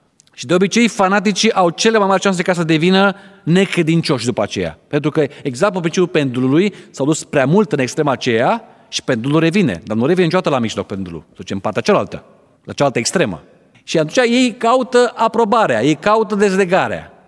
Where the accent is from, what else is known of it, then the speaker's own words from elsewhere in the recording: Bucharest, Romania; eram din București